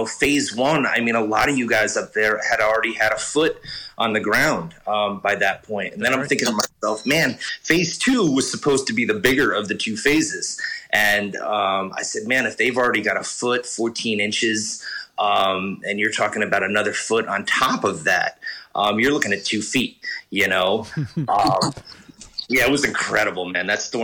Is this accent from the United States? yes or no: yes; Averill Park, New York, United States; But I grew up in the Capital Region in Albany, Avril Park, and went to high school at Avril Park, and graduated in 1999, which makes me 39 right now.